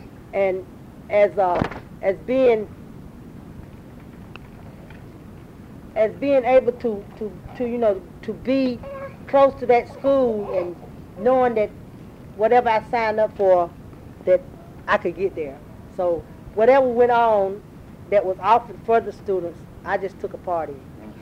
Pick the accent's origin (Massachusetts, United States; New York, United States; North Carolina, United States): North Carolina, United States; Chapel Hill; And I just had a great growing up childhood in Chapel Hill. I'm born and raised in Chapel Hill.